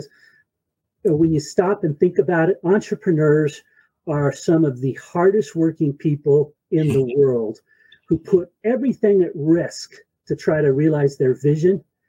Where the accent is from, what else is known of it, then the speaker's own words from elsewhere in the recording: Yucaipa, California, United States; I grew up in Yucaipa, California.